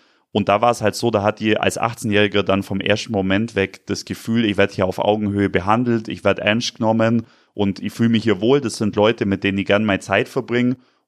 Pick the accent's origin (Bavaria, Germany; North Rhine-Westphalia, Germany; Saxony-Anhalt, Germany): Bavaria, Germany; Und ich bin eben im Landkreis Günzburg aufgewachsen. Das heißt, man sieht in der Ferne immer das Atomkraftwerk und Remmingen.